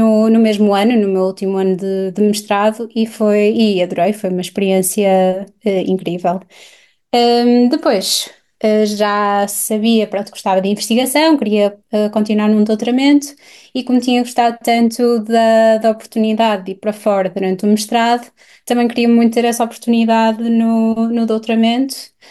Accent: Porto, Norte, Portugal; also born or lived in Norway; eu sou portuguesa norueguesa, mas sempre. Pronto, cresci em Portugal, no Porto

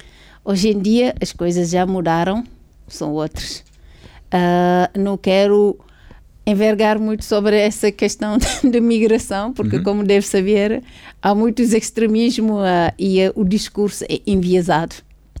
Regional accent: Portugal; É como nós, portugueses, já sabemos que a diáspora portuguesa é muito grande.

